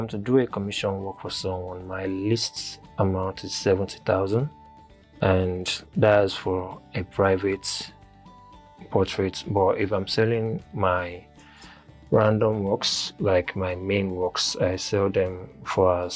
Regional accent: Ogun, Nigeria; now in Lagos, Nigeria; from Ogun State, based in Lagos. I'm into artworks fully for now.

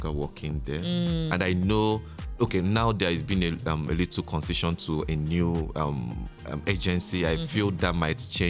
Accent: South East, Nigeria; Growing up in the Igbo culture. You can't say you are out of that.

